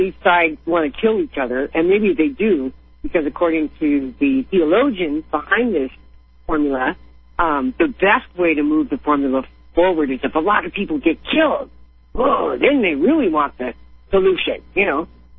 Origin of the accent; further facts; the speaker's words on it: United States; And, you know, and I, as an American, it just got my gander up.